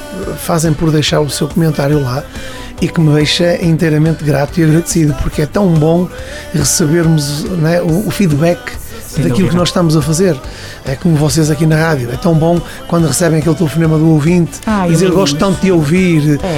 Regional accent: Braga, Norte, Portugal; Porque quem não sabe, eu sou da zona da região de Braga.

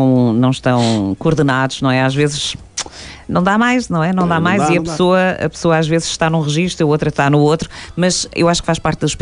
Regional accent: Póvoa, Portugal; now in Paredes, Portugal; eu moro em Paredes. Sou da Póvoa, mas já estou desterrada há muito tempo.

